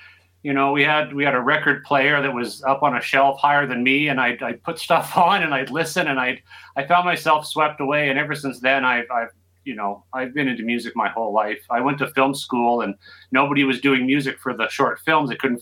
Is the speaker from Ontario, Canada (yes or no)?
no; Alberta, Canada; I'm from Alberta, born and raised, so it's rock with a little country.